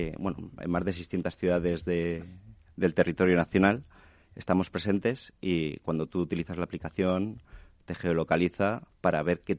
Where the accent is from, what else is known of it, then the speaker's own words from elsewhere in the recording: Patones, Community of Madrid, Spain; He puesto el ejemplo, aunque haga ahí publicidad de mi pueblo